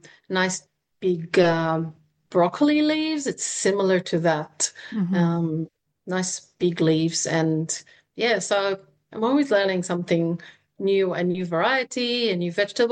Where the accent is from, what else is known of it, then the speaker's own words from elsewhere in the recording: Israel; all the spices, all the herbs, vegetables that I've never seen before growing up in Israel.